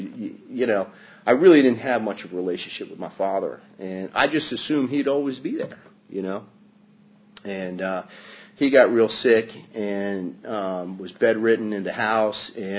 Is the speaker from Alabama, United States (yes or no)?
no; Kensington, Maryland, United States; also born or lived in Washington, D.C.; but I grew up in Kensington, Maryland. And, you know, I was actually born in Washington, D.C. And then my family moved out to the suburbs.